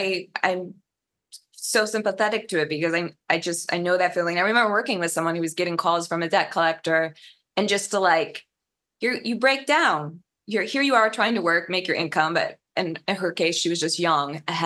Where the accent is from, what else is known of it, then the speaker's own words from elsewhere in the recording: Midwest, United States; I grew up in the Midwest living with a family that always encouraged, and my dad too, encouraged like creative pursuits and connections with people.